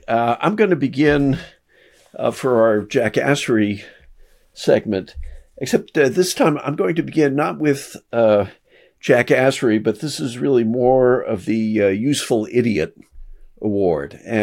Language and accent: English; Boston, Massachusetts, United States; I wish it was like cold and wet and rainy with high winds, but that's because I'm from Boston.